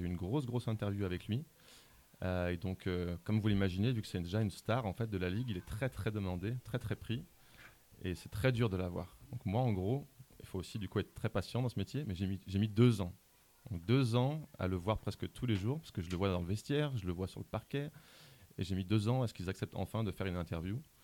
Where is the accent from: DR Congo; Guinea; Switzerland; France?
France; moved away; pour moi, en tant que Français ici, c'est une grande chance d'être là.